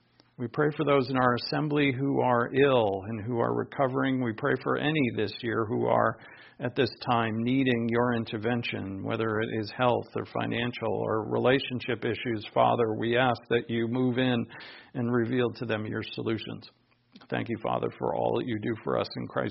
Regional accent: Rhode Island, United States; I grew up in Rhode Island, and I went to a Catholic church.

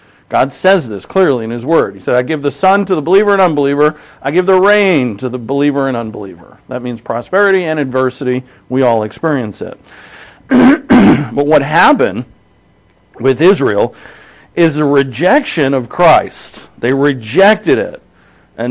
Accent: Ireland; I'm Irish.

